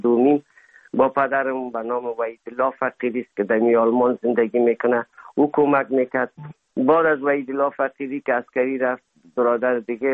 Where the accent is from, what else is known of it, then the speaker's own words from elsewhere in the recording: Afghanistan; now in Germany; زمانی که ما از افغانستان آمدیم